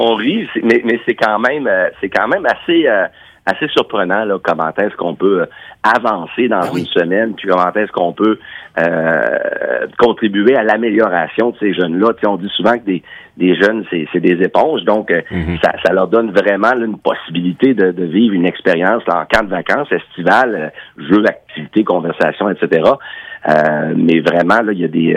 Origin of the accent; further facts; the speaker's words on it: Sydney, Nova Scotia, Canada; born there; Moi-même, je viens d'une autre province. Je suis né à Sydney, en Nouvelle-Écosse. Donc, je parle très bien français parce que très jeune, j'ai appris les deux langues.